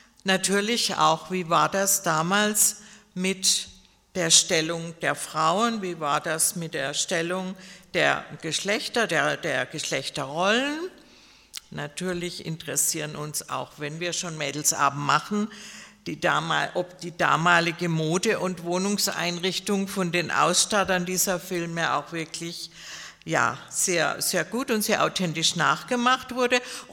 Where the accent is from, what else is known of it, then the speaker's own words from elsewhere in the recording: Pforzheim, Baden-Württemberg, Germany; born there; ich bin in Pforzheim geboren, das ist in Baden-Württemberg und liegt zwischen Karlsruhe und Stuttgart, näher an Karlsruhe.